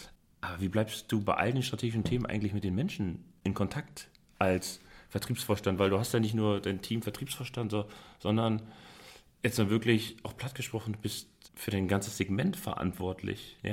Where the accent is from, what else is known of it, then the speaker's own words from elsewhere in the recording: Northern Germany, Germany; jetzt komme ich ja aus dem Norden von Deutschland